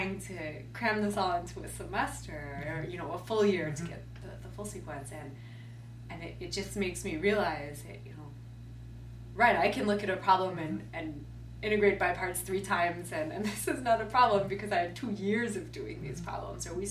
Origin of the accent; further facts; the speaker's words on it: California, United States; I grew up outside of Los Angeles, about 30 miles east of Los Angeles. My parents still live in the same town that I grew up